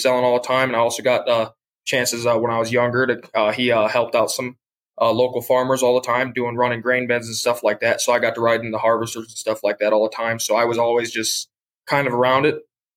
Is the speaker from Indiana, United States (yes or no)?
yes; Indiana, United States; I'm from a small town in Indiana. It's very, very small. So you kind of grew up knowing everybody around there.